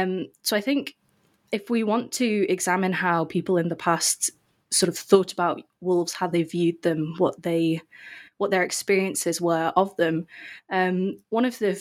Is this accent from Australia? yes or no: no; England, United Kingdom; Okay, so I'm from England. As you said, I did my PhD in at St. Andrews in Scotland.